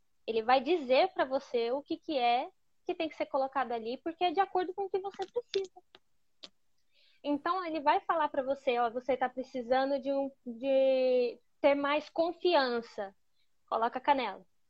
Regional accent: Brazil; Nós aí no Brasil, que só somos brasileiros, todo mundo tem o pé no índio. Todos nós aí no Brasil temos.

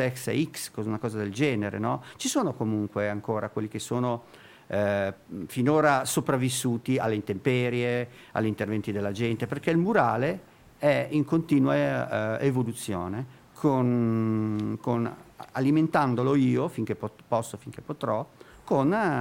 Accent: Milan, Lombardy, Italy; born there; Ho 61 anni, sono nato qui, avendo origini metà lombarde e metà napoletan-calabresi, però sono nato a Milano e sento Milano, una Milano a cui tuttora voglio bene

